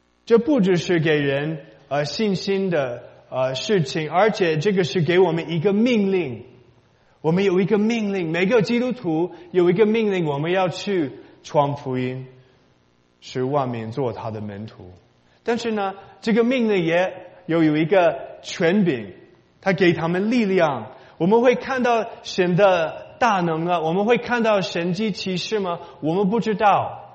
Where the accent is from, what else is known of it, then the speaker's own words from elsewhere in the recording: United States; Chinese is a second language; 我一个美国人去中国大陆和台湾有很多机会